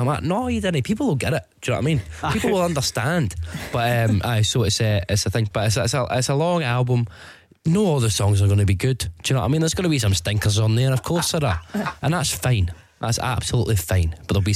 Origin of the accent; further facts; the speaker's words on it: Scotland, United Kingdom; I think with being Scottish and that, like having that kind of support from everybody back here.